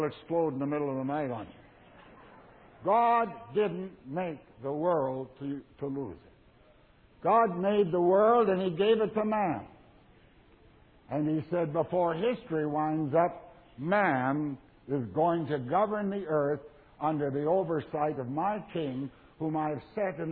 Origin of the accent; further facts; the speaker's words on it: the Prairies, Canada; I was raised in the Canadian prairies.